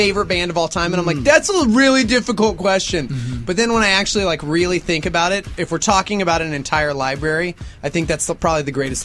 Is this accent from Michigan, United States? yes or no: no; Texas, United States; born there; Because I was born in Texas.